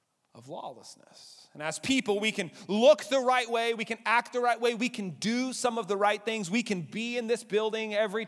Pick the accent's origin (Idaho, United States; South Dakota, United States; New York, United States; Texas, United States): Texas, United States; Lubbock; also born or lived in Abilene; I grew up in Lubbock and Abilene.